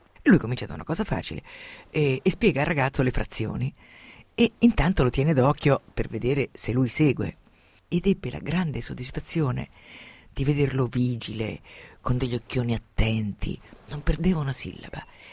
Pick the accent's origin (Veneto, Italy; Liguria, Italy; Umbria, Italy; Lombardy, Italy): Umbria, Italy; nel mio paese umbro